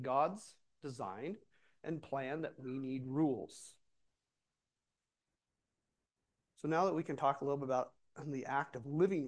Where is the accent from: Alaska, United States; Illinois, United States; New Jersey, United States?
Alaska, United States; Port Alexander; I had the opportunity to go down to my hometown of Port Alexander to visit my dad and drop off my boys for a little bit.